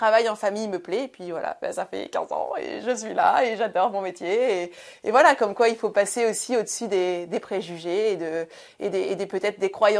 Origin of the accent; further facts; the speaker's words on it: Hazebrouck, Hauts-de-France, France; Je viens de Hazebrouck, qui est une petite ville de Flandre, entre Lille et Dunkerque.